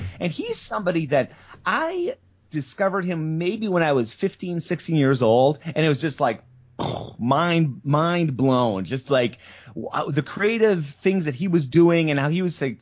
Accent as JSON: {"language": "English", "region": "South Dakota", "country": "United States", "tie": "born or raised there", "said": "And I grew up in South Dakota. So I was like South Dakota teenage punk rock scene"}